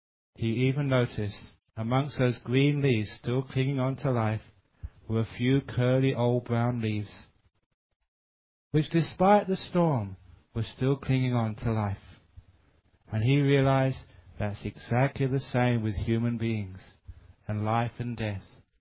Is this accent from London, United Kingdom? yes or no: yes; London, United Kingdom; I came from London.